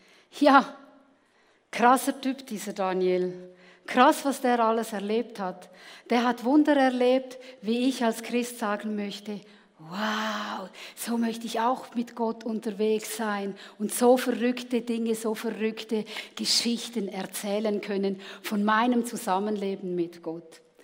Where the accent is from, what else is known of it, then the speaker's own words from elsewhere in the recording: Switzerland; ich bin auch Schweizerin, aber ich bin hier nicht im Exil.